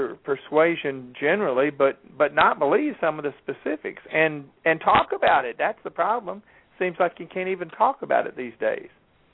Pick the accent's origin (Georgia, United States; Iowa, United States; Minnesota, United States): Georgia, United States; born there; also born or lived in Alabama; I moved down here from Alabama, and I was born in Georgia